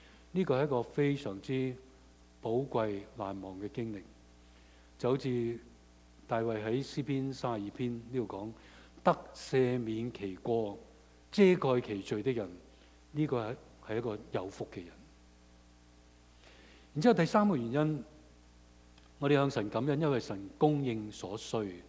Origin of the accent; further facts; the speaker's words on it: Hong Kong; moved away; 我相信我們都是香港過來的，我們都是移民